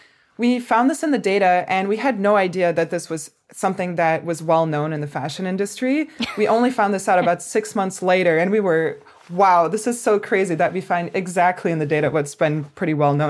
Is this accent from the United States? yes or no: no; Paris, Île-de-France, France; I grew up in Paris, France, which is the capital of fashion.